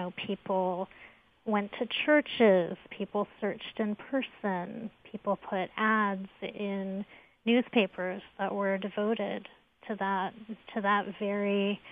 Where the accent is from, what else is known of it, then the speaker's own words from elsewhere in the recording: Miami, Florida, United States; And I remember being a child and being, you know, growing up in Miami, you know, it wasn't exactly the Deep South.